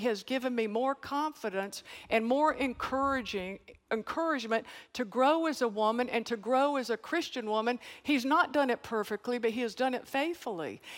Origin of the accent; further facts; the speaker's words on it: North Carolina, United States; Or I came from the mountains of North Carolina like me.